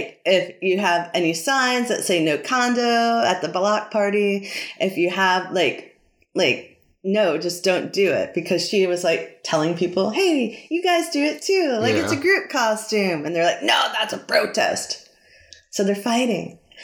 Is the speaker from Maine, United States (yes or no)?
yes; Maine, United States; I'm not from Florida. I'm from Maine.